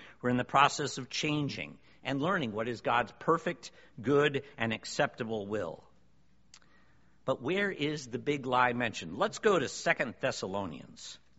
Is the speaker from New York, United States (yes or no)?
yes; New York, United States; Sorry, I'm from New York and I talk fast.